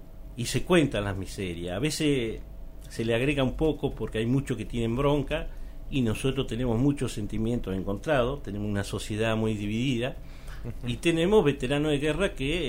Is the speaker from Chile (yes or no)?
no; General Roca, Río Negro, Argentina; éramos como 8 acá en Roca, yo soy nativo de Roca y de Barrio Tiros, lo he dicho siempre en todos lados.